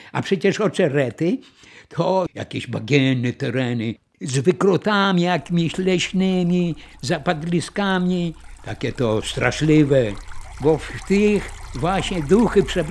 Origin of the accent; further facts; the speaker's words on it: Dębowa Kłoda, Lublin Voivodeship, Poland; born there; also born or lived in Parczew; Urodziłem się w Dębowej Kłodzie w 1943 roku.